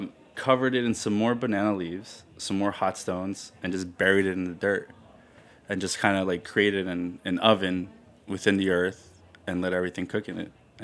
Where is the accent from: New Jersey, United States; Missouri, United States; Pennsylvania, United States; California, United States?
New Jersey, United States; No, it's not how I grew up eating in New Jersey.